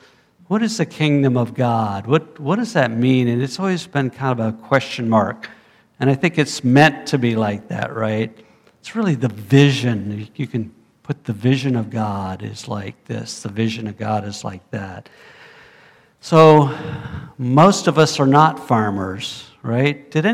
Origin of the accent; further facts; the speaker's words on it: Riviera Beach, Florida, United States; I grew up in Florida. I grew up in Riviera Beach.